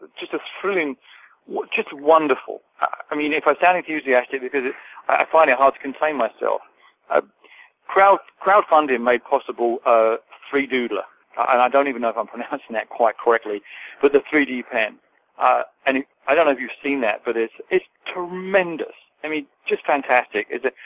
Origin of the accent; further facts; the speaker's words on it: United Kingdom; although I'm British